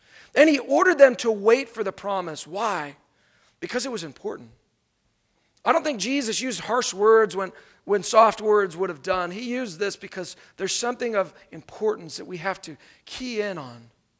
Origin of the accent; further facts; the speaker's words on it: California, United States; also born or lived in Oklahoma; I grew up in California, but I was born in Oklahoma, which is twister country.